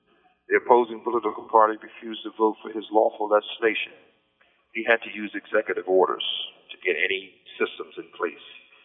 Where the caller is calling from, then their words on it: Pennsylvania, United States; I'm calling from Pennsylvania, State Prison, SCI, Phoenix.